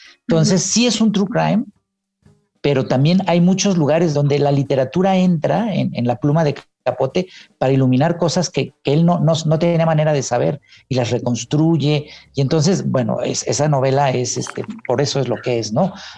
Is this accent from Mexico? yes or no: yes; Mexico; Porque nuestra manera de lidiar como buenos mexicanos con las tragedias es riéndonos un poco de ellas.